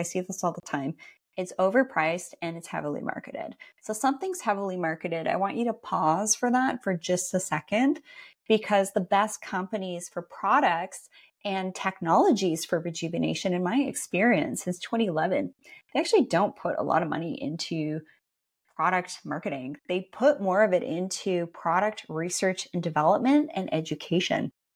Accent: Canada; I'm from Canada, and Canadian women, I think, are just built differently

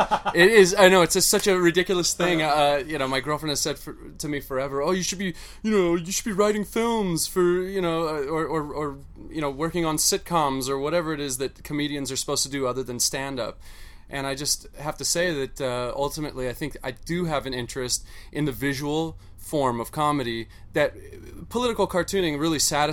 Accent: Torrance, California, United States; I'm from L.A., Torrance, California.

